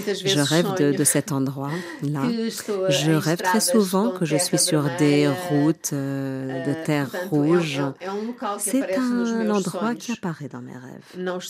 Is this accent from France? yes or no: no; Mozambique; now in Portugal; Je suis arrivée du Mozambique en ayant peur d'être poursuivie de violence, violentée, victime. Et je suis arrivée au Portugal et j'ai été victime de violence de la part des Portugais eux-mêmes.